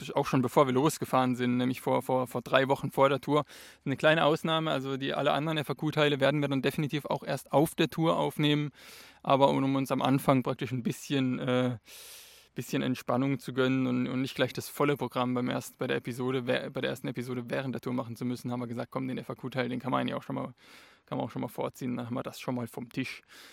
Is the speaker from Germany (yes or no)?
yes; Steinen, Baden-Württemberg, Germany; Ja, ich bin in Steinen aufgewachsen, das sich selbst mit dem Titel Tor zum Südschwarzwald bewirbt.